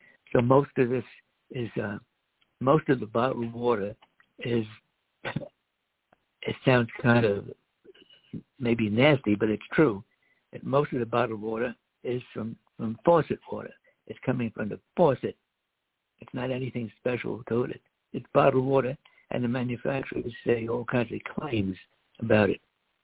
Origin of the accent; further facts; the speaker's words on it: United States; When I was a kid growing up in America, you hardly ever heard of someone you knew or some relative getting cancer.